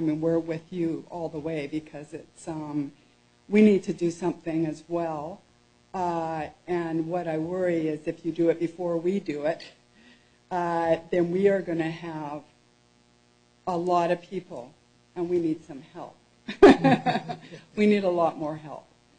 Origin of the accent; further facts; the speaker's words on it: Canada; now in Blaine, United States; we're not part of the city of Blaine, even though my address does say Blaine, Washington. I'm Canadian, married to an American